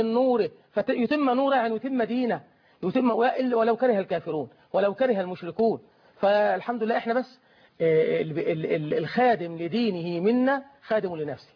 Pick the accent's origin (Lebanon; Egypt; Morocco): Egypt; موجود موجود هذا الاهمال في عندنا في مصر.